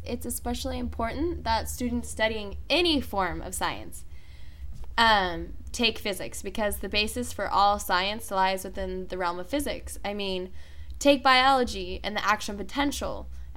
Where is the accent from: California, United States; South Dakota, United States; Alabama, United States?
California, United States; Irvine; I am from Orange County, Irvine to be exact. I've lived in Irvine my entire life, so when I came to college, it was a big adjustment.